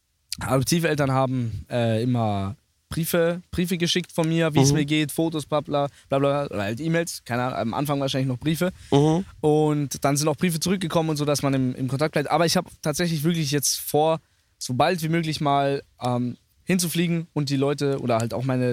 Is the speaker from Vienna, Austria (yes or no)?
no; Carinthia, Austria; Ich bin in Österreich aufgewachsen, so ab 1,5, deswegen.